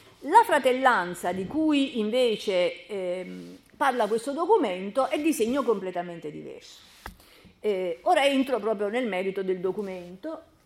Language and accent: Italian; Naples, Campania, Italy; E noi che siamo napoletani sappiamo che il termine fratello è un termine molto utilizzato.